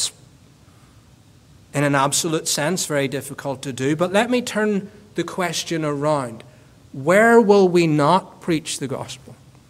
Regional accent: Northern Ireland, United Kingdom; I grew up in Northern Ireland.

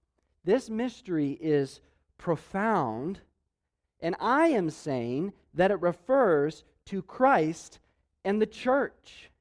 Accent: Denver, Colorado, United States; the Denver Nuggets won the NBA championship. That's my hometown, so I was very excited to see that.

